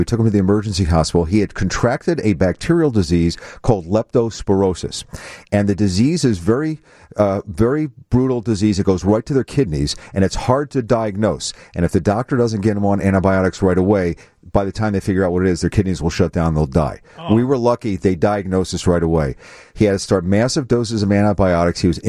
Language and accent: English; Philadelphia, Pennsylvania, United States; I grew up in Philadelphia with the Boss Jocks.